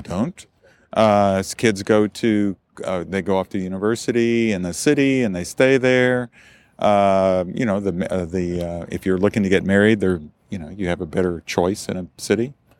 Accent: Kentucky, United States; I'm from Kentucky, where they mine coal, but it's not, it's not clean.

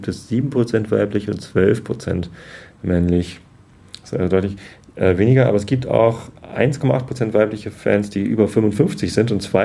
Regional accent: Wistedt, Lower Saxony, Germany; Ich bin jetzt wieder in Tosted, okay. Also in der Samtgemeinde Tosted. Ich bin aufgewachsen in Wisting, Samtgemeinde Tosted. Bin in Tosted zur Schule gegangen und wohne jetzt in Karkensdorf, Samtgemeinde Tosted.

